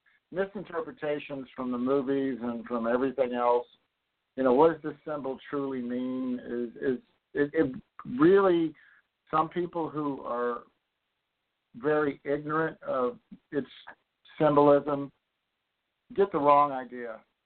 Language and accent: English; Ireland; And being Irish myself, it was interesting because some of them tied into my Irish heritage.